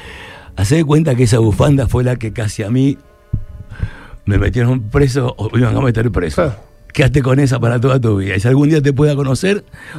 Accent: Argentina; born there; Yo se lo agradezco a todo mi pueblo, le doy gracias a mi pueblo argentino. Porque yo creo que nací en el país más lindo del mundo.

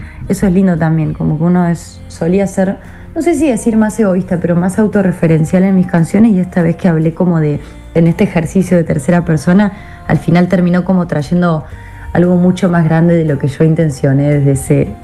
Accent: Córdoba, Argentina; now in Buenos Aires, Argentina; yo soy de Córdoba capital, después me mudé acá a la capital de Buenos Aires

